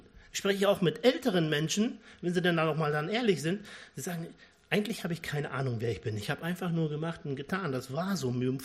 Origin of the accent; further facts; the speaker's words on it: North Rhine-Westphalia, Germany; Aber wir sagen bei uns in Ostwestfalen oft, machen ist wie wollen, nur viel krasser.